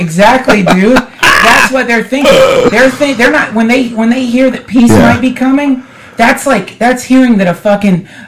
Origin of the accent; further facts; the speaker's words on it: the South, United States; but I was raised in the South, man.